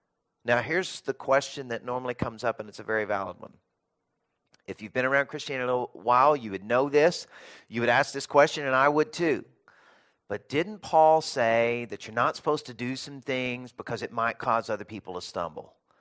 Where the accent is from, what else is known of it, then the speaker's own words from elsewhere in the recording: the South, United States; I will tell you, I grew up in the South, and we had fish fries all the time.